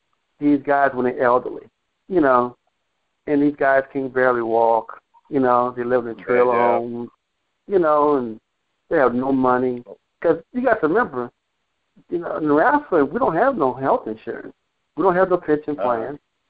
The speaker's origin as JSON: {"language": "English", "region": "Texas", "country": "United States", "said": "What high school you went to, or what area you're from, you know?"}